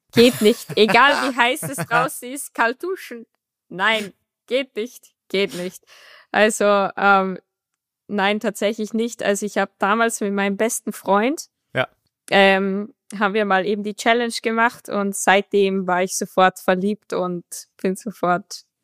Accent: Austria; Ja, schon, weil ich bin Österreicherin

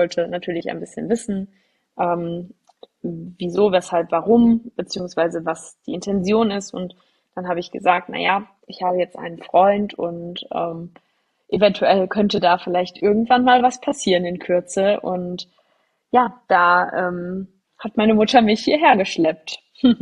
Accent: Hesse, Germany; ich komme aus der Nähe von Frankfurt, bin inzwischen 30 Jahre alt

